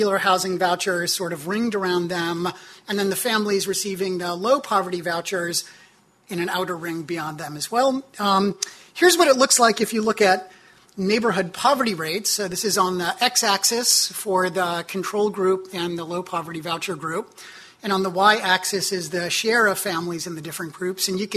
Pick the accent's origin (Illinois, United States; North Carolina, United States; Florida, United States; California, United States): Illinois, United States; Chicago; So to give you some sense for what the baseline neighborhoods look like in Chicago, my hometown, the Robert Taylor Homes, were one of the baseline sites.